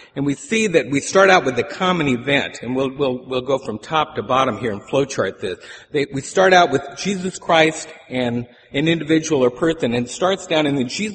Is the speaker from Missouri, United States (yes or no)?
no; California, United States; And I remember when growing up in Central California that in the agricultural area there in the San Joaquin Valley, we expected generally to have about 3 weeks of weather that was above 100 degrees